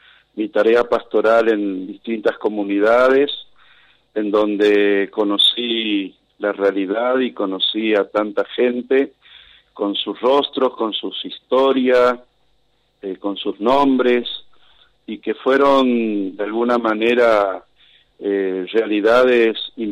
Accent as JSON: {"language": "Spanish", "town": "Virasoro", "region": "Corrientes", "country": "Argentina", "tie": "born or raised there", "said": "Pero en este caso, por el avance del progreso y el crecimiento que Virasoro tuvo, está muy lejos de aquel Virasoro de mi infancia, ¿no?"}